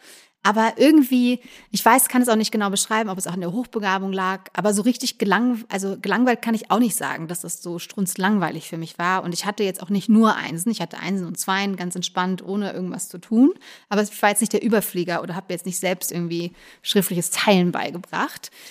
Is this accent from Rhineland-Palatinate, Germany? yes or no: no; Munich, Bavaria, Germany; Also ich bin mit meinen Eltern in Schwabing aufgewachsen und meinem größeren Bruder.